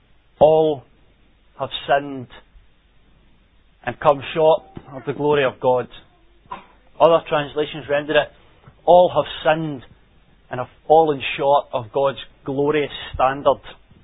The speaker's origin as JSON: {"language": "English", "town": "New Cumnock", "region": "Scotland", "country": "United Kingdom", "said": "I'm white. I'm 18. I'm male. I'm from New Cumnock. I'm a member at New Cumnock Gospel Hall."}